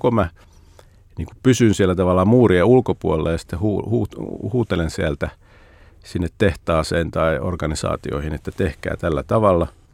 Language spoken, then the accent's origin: Finnish; Siilinjärvi, North Savo, Finland; also born or lived in Lappeenranta; mä en oikein ole mistään kotoisin, kun mä oon syntynyt siis Lappeenrannassa ja sitten me siirryttiin tuonne Savoon Siilinjärvelle niin kuin kouluajoiksi ja sitten mä sieltä lähdin heti taas sitten armeijaan ja opiskelemaan tuonne Helsinkiin nyt mun vanhemmat niin kun asuu Puumalassa